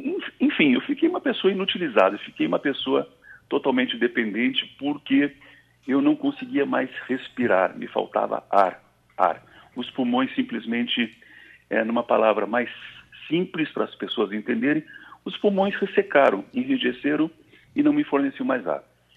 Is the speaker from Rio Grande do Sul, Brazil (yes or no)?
yes; São Lourenço do Sul, Rio Grande do Sul, Brazil; São Lourenço, que é a minha cidade de origem, né? Eu sou natural de São Lourenço.